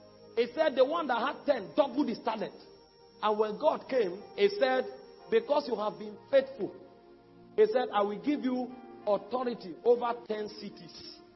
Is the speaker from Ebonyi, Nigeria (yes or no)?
no; Benue, Nigeria; I come from Benue.